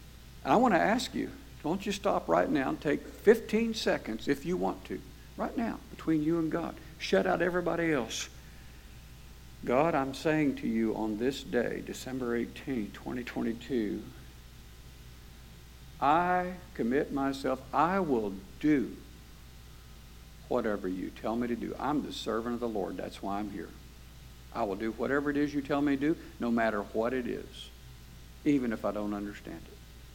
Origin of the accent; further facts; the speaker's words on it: Daytona, Florida, United States; now in Lake County, United States; We're not from Lake County. We're from Daytona. And as a child, I don't think I ever came to Lake County.